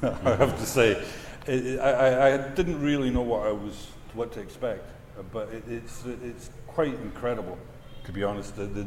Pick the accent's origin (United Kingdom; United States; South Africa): United Kingdom; There's too much food. Speaking as a Brit.